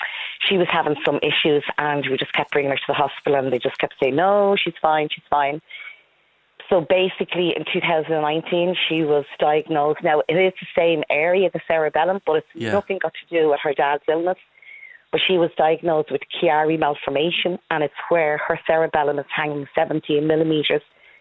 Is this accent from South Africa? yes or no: no; Dublin, Leinster, Ireland; I'm from Dublin 4, yes.